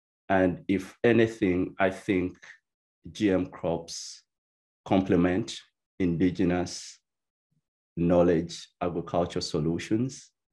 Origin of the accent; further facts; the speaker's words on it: Uganda; You know very well that I'm from Uganda.